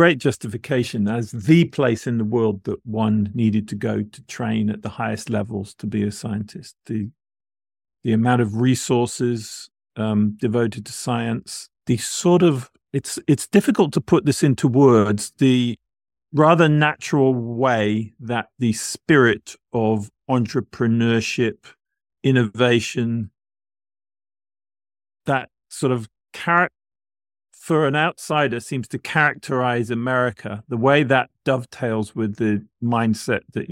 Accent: United Kingdom; So I grew up in the United Kingdom.

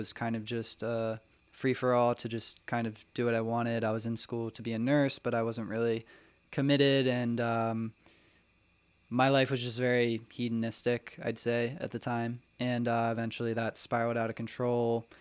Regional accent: Ocean City, New Jersey, United States; I grew up in Ocean City, New Jersey, had pretty regular upbringing

